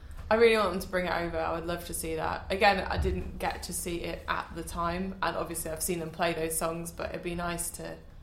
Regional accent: Manchester, North West England, United Kingdom; I'm from Manchester

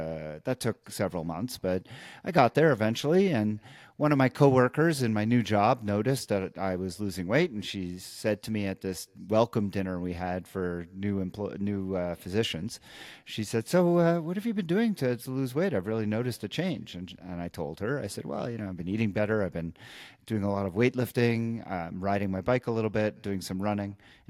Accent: Montreal, Quebec, Canada; I grew up in Montreal, after all, you know, home of the Canadiens and real ice hockey hotbed.

